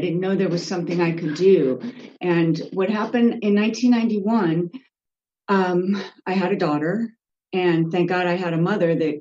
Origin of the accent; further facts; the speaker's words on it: Redondo Beach, California, United States; I'm an alcoholic, and I'm from Redondo Beach.